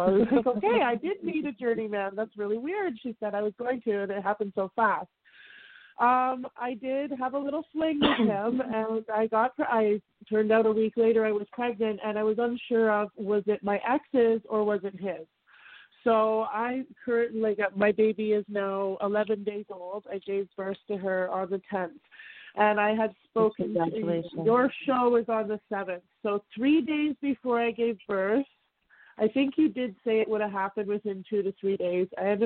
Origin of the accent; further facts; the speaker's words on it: Canada; I'm from Canada.